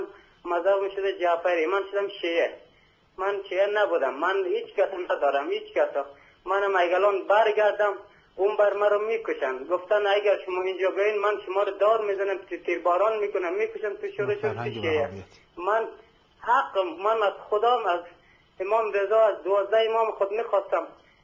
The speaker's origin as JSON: {"language": "Persian", "country": "Afghanistan", "moved": "yes", "lives_now": "Iran", "said": "من اطوای خارجی ام. من از افغانستان هستم. من پدر مادرم اونجا کلن فوت کرده بود دیگه، بعدش کلن من آمدم، دو سال میشه آمدم ایران."}